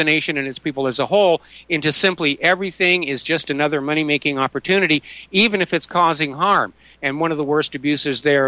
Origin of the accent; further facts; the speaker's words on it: New England, United States; also born or lived in Southern California; the awareness of history one has living and growing up in New England, because I certainly did. And I remember when my family moved to Southern California